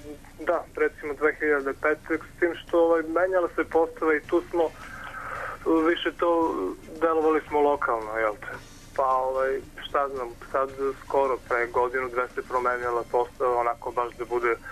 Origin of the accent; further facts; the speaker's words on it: Vlasotince, Southern and Eastern Serbia, Serbia; mi smo iz Vlasotinca, to ovaj jug Srbije dobrih nekih 300 kusur kilometara od Beograda.